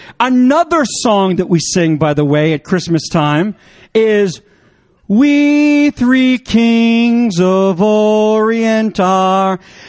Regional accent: Canada; Now, I'm a Canuck. I'm French Canadian

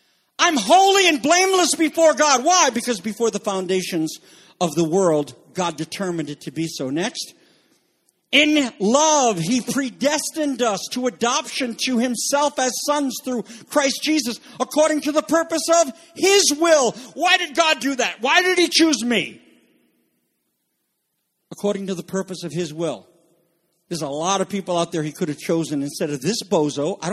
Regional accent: Canada; I'm French Canadian. If anybody should go to heaven, it's French Canadians.

